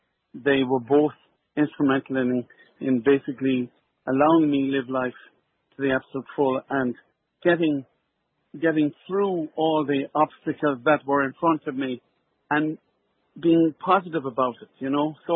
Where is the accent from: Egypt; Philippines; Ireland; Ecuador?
Ireland; No, I mean, you know, I grew up in a typically Norman Irish family. I was a twin.